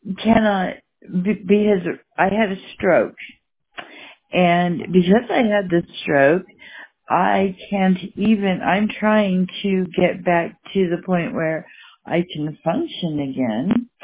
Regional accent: California, United States; Like I said, I'm from California, from the border down there

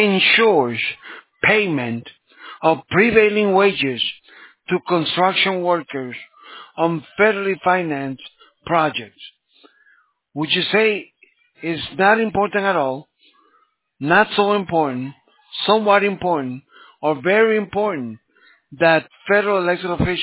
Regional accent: San Francisco, California, United States; I'm from San Francisco, California.

